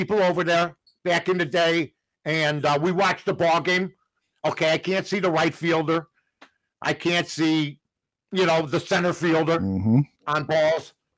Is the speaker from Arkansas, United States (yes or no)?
yes; Arkansas, United States; I'm wearing a jersey that says Wrigleyville, and I'm from Arkansas.